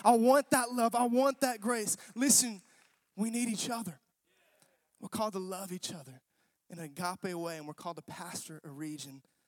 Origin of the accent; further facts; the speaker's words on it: Arkansas, United States; I'm from Arkansas, but not that Arkansas.